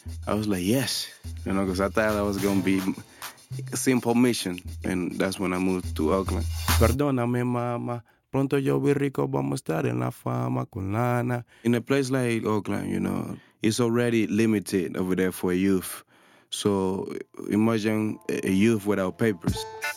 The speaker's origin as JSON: {"language": "English", "town": "Panama City", "region": "Panamá", "country": "Panama", "tie": "born or raised there", "said": "I grew up in Panama City, man. Real, real humble. It was like seven of us, all my brothers and sisters, living in one room."}